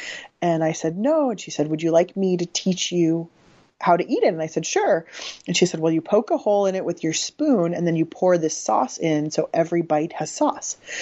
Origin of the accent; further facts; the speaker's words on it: San Diego, California, United States; I grew up in San Diego, which was at the time a very, very segregated place.